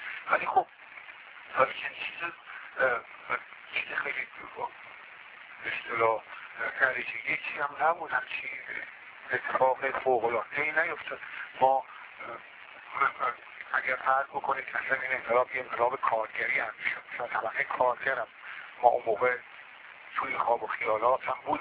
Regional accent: Iran; به عنوان یک ایرانی خارج از کشور و علاقمند به دموکراتیزه شدن ایران میتونم حمایتشون بکنم

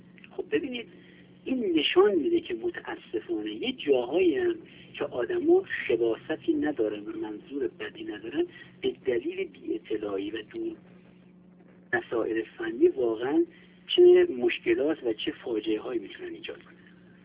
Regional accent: Abadan, Khuzestan, Iran; من بچه آبادانم به هموطنهای همشهرهای خودم گل میزنم

